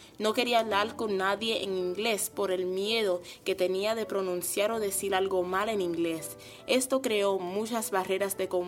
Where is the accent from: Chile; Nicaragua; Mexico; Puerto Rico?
Puerto Rico; now in United States; Y yo llegamos de Puerto Rico, fui tratada por una cardióloga llamada Dr. Stanek y un nefrólogo llamado Dr. Kramer. Fue muy difícil la transición de llegar a los Estados Unidos. Cuando vinimos aquí, no sabíamos hablar inglés.